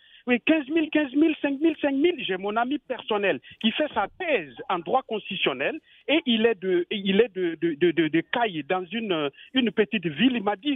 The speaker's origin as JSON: {"language": "French", "country": "Burkina Faso", "said": "Je suis du Burkina Faso."}